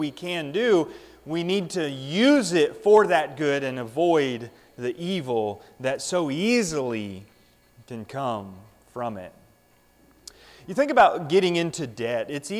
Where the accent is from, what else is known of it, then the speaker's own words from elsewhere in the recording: California, United States; I grew up out in California, and we'd often have these forest fires that were ravaging all sorts of the country out there.